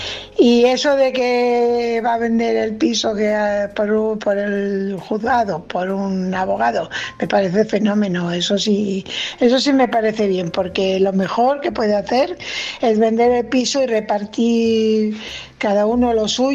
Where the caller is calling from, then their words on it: Fuenlabrada, Community of Madrid, Spain; corresponsal de Fuenlabrada.